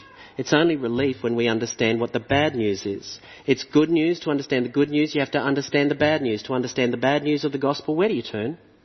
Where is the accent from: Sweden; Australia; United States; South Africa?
Australia; And I'm from Australia, so I know what it's like to be a little bit more reserved, all right?